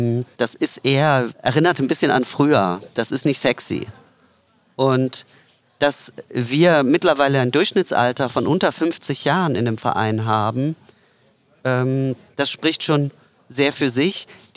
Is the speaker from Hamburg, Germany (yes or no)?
yes; Hamburg, Germany; Ja, ich bin Hamburger.